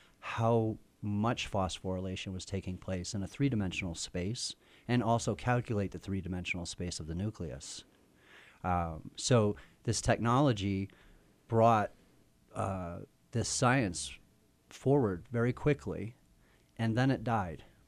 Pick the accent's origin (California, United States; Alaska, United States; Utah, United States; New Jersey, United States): Utah, United States; Park City; come to beautiful Park City, my hometown, and that's why it's here.